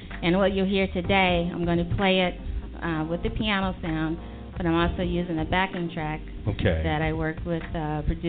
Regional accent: Mississippi, United States; now in New York, United States; I'm originally from down south, where there's a lot of drama. in Mississippi.

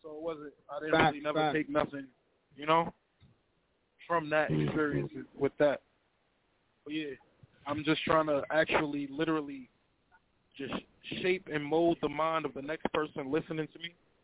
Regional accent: United States; I'm from America.

